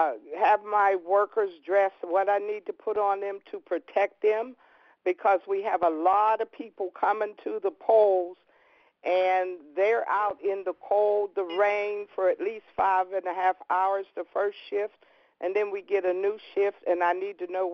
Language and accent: English; Duquesne, Pennsylvania, United States; from Duquesne, and I work for the elections